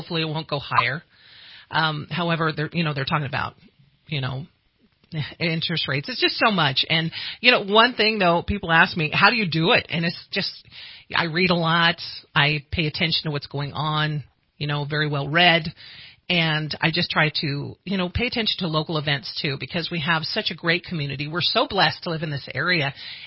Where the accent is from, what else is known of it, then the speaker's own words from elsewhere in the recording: Reading, Pennsylvania, United States; I grew up in Reading, love the area